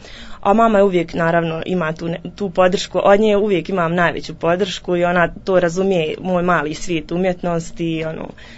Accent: Vareš, Federation of Bosnia and Herzegovina, Bosnia & Herzegovina; also born or lived in Sarajevo; now in Teslić, Bosnia and Herzegovina; rođena sam u Sarajevu, odrasla sam u Varešu prije rata i sticajem okolnosti, ali tih ratnih dešavanja, desilo se to da se moralo i otići.

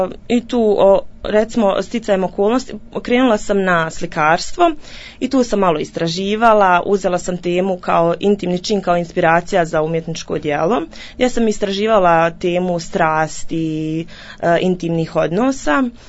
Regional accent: Vareš, Federation of Bosnia and Herzegovina, Bosnia & Herzegovina; also born or lived in Sarajevo; now in Teslić, Bosnia and Herzegovina; rođena sam u Sarajevu, odrasla sam u Varešu prije rata i sticajem okolnosti, ali tih ratnih dešavanja, desilo se to da se moralo i otići.

